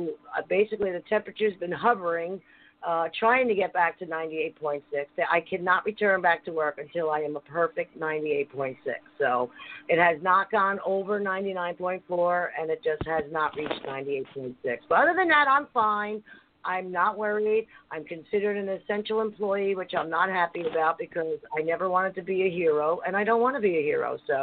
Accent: Harrison, New Jersey, United States; Yeah, I'm originally from Harrison.

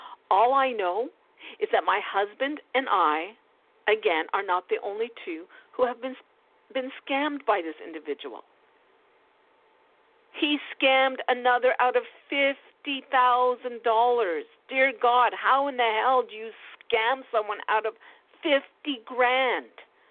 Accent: Canada; I am embarrassed to even say I am Canadian.

